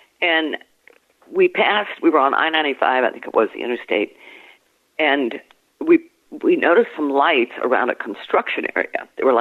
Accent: Venezuela; now in United States; I grew up in Venezuela, and there were some haunted places in Caracas.

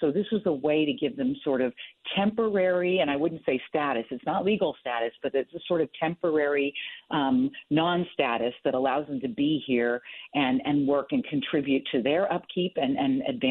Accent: Texas, United States; there was a Supreme Court case back in 1982 in my home state of Texas

